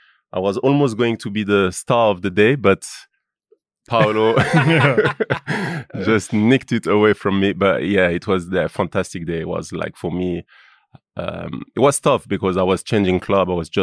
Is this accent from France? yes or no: yes; Lyon, Auvergne-Rhône-Alpes, France; English is a second language; from back home, Lyon. I grew up in Lyon.